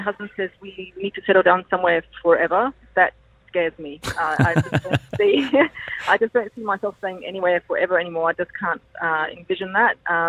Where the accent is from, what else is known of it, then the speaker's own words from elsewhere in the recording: Australia; born there; moved away; I was born in Australia.